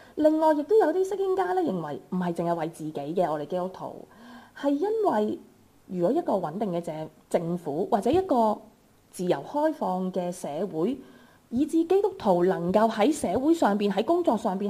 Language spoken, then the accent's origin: Chinese; Hong Kong; 作为香港人，我相信我们很明白。